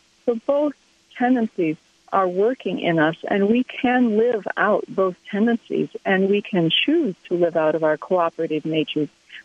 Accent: Boulder, Colorado, United States; He lives in my hometown of Boulder

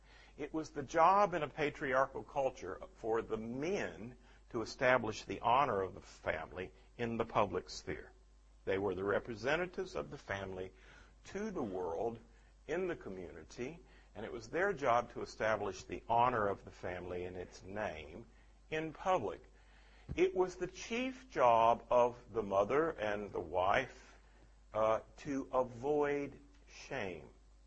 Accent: the South, United States; Now, I grew up in the Old South in the United States. And when I was a small child in the 50s, if the mayor of my town had a scandalous divorce, he would have to resign.

